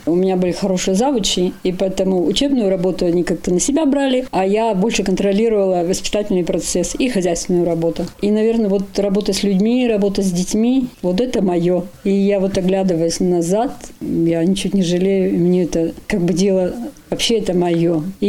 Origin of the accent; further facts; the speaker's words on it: Zakharovo, Sverdlovsk Oblast, Russia; Я родом с Урала, из Свердловской области. Родилась в деревне Захарово Байкаловского района. Я закончила там 8 классов, потом 2 года училась в районной школе Байкаловской.